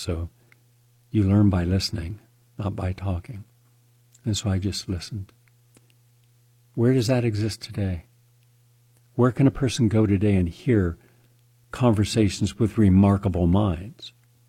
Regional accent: West Virginia, United States; I would just say, I'm from West Virginia. I'm just here.

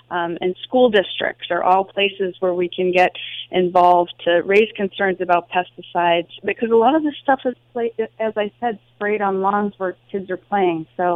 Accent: Boston, Massachusetts, United States; I grew up in New England in Boston, and it seemed like it was very much a cultural thing.

